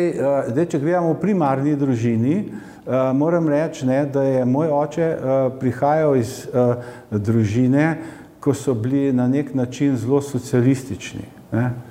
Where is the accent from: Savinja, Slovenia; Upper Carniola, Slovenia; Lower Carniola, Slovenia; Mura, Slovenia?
Upper Carniola, Slovenia; Kamnik; iz Kamnika in vse življenje živim na istem naslovi, naslovu Novi trg 31.